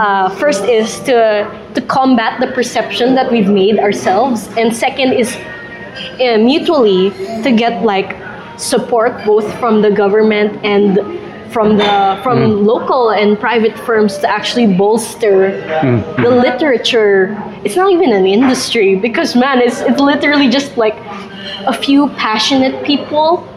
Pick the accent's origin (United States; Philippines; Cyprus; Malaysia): Philippines; because I'm Filipino and I'm only going to aim for the Filipino audience